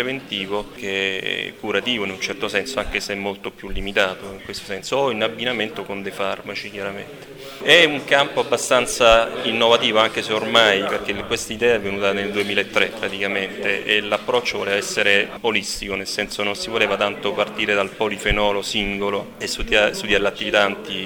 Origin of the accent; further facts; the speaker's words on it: Latina, Lazio, Italy; io sono di Latina e ci tengo tanto a questo territorio